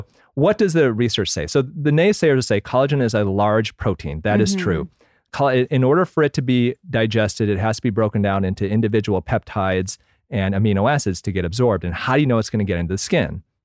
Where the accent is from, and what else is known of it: Michigan, United States; born or raised there